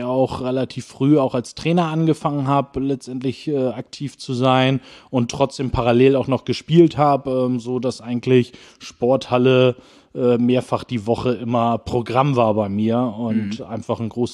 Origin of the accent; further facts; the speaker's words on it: Schwarzenbek, Schleswig-Holstein, Germany; Ja, letztendlich aufgewachsen bin ich immer in Schwarzenbek. Ich bin, glaube ich, 8-mal in meinem Leben umgezogen, aber ich habe es nie rausgeschafft aus den Ortsgrenzen, sondern immer nur innerhalb von Schwarzenbek. Das heißt, ich bin hier zur Schule gegangen, zur Realschule